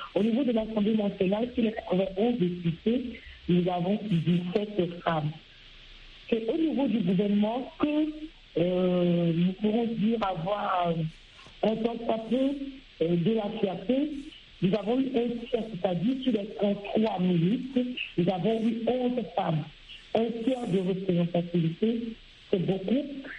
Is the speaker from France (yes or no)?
no; Togo; Je dirais, chez moi au Togo, la participation des femmes reste encore minoritaire.